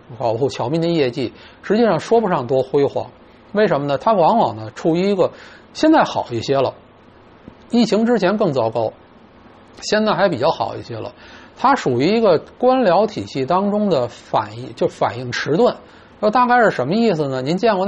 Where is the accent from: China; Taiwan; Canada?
China; 作为中国人，千万记住这一点。